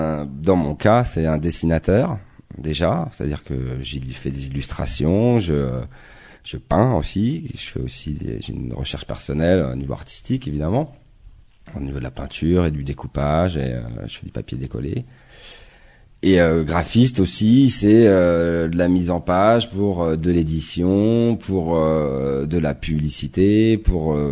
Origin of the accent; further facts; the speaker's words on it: Paris, Île-de-France, France; j'ai grandi à Paris et quand je suis parti vivre autre part de Paris, ça m'a permis d'avoir un regard sur Paris, après sur la France.